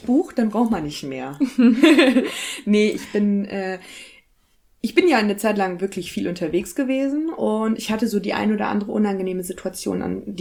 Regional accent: Lower Saxony, Germany; born there; Im, hohen Norden von, Niedersachsen.

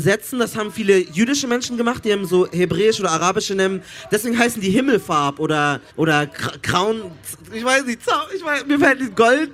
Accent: Germany; ich bin als Deutscher geboren

